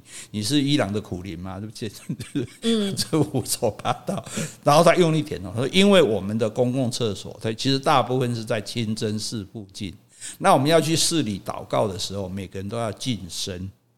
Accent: Taiwan; 因为我们都是台湾人嘛

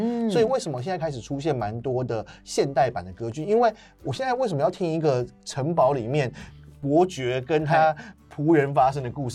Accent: Taichung, Taiwan; now in Taipei, Taiwan; 所以我就从台中来到台北

